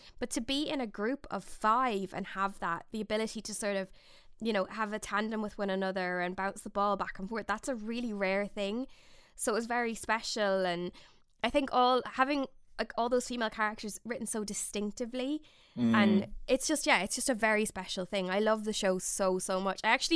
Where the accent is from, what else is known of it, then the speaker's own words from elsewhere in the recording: Ireland; I'm from the Republic of Ireland